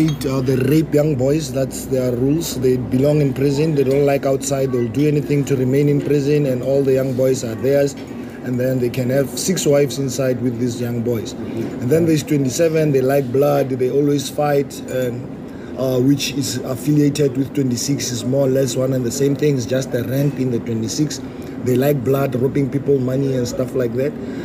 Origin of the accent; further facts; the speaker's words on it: Pretoria, Gauteng, South Africa; I was at Tzaneen, because I was from Pretoria.